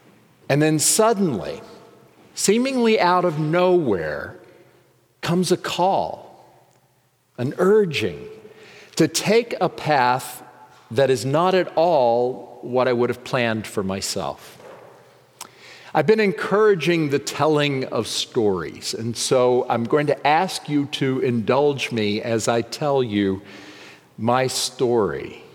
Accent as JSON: {"language": "English", "town": "Friendswood", "region": "Texas", "country": "United States", "tie": "born or raised there", "said": "I came across a clipping from my hometown newspaper, the Friendswood News."}